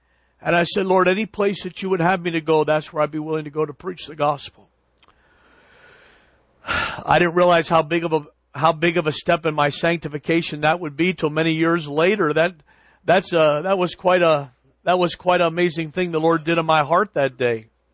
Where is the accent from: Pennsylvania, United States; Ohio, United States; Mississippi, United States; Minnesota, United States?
Pennsylvania, United States; Elizabethtown; we grew up down here in Elizabethtown, Middletown area.